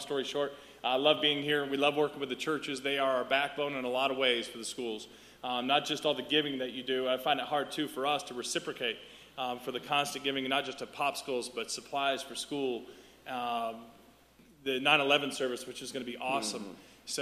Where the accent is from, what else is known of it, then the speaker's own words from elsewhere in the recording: Grand Rapids, Michigan, United States; I'm from Grand Rapids, Michigan, which is very Dutch. Home of Zondervan Publishing, Furniture City, USA, and so being from up north, it's a very, very Dutch community